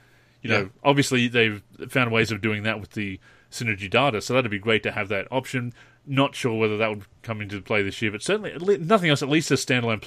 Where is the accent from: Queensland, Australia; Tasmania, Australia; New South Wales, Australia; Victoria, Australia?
New South Wales, Australia; Newcastle; Obviously, my hometown of Newcastle is not in there. And it's, I can go to Sydney because that's the closest one